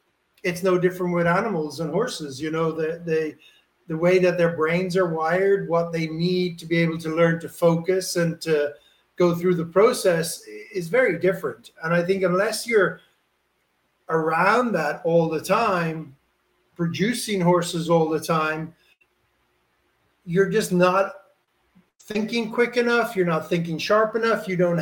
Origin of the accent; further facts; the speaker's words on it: Ireland; growing up in Ireland